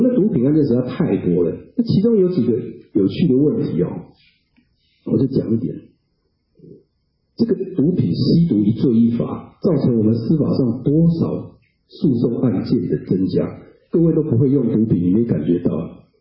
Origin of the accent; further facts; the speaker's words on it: Taiwan; 我们台湾人啊就跟健保一样，我们台湾的健保跟美国医生不一样